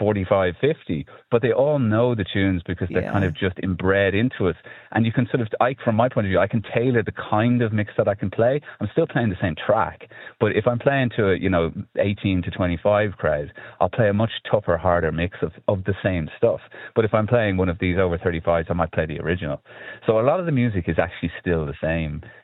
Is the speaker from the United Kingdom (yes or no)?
no; Ranelagh, Leinster, Ireland; I remember growing up in Ranelagh